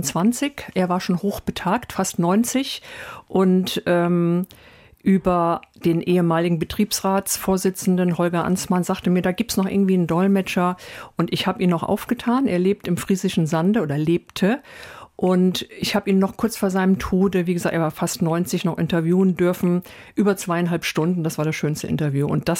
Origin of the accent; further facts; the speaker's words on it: Greece; German is a second language; ich war sozialisiert, ich war Griechin, ich kannte kein Wort Deutsch.